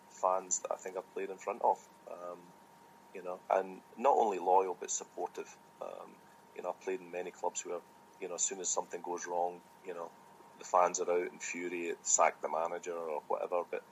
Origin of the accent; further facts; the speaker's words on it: Motherwell, Scotland, United Kingdom; Motherwell will always be my hometown team